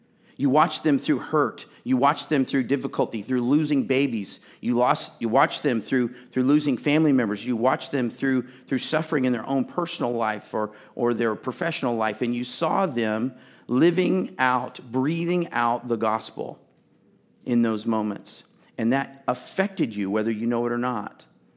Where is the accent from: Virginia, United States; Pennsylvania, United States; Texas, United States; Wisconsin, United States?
Texas, United States; I was born and raised in Texas.